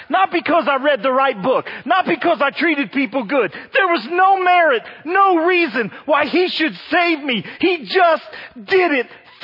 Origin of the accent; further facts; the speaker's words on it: United States; And this is America. And I'm an American.